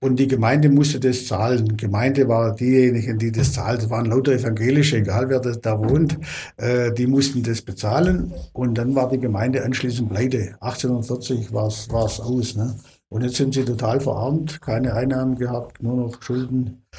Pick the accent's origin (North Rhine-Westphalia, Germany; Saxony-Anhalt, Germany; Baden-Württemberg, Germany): Baden-Württemberg, Germany; aber bei uns in Württemberg war es so, die Äcker wurden immer schmäler und schmäler